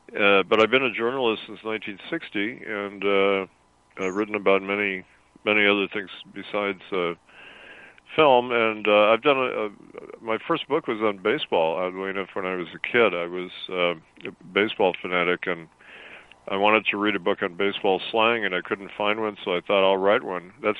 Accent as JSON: {"language": "English", "town": "Milwaukee", "region": "Wisconsin", "country": "United States", "said": "I was living in Wisconsin, my home state. I'm from Milwaukee, and then I went to school in Madison at the University of Wisconsin."}